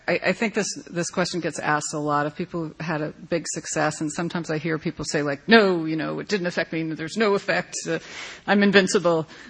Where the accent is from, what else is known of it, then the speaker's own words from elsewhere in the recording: Pennsylvania, United States; Well, I grew up outside of Philly in the suburbs, which my friends always make sure I am very, very honest about